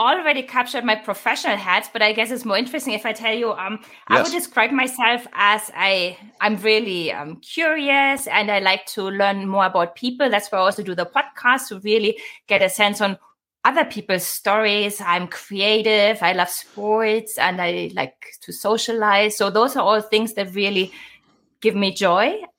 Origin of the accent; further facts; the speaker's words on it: Germany; moved away as an adult; also born or lived in United States; And I lived in Germany till I was 22, 23 or something like that.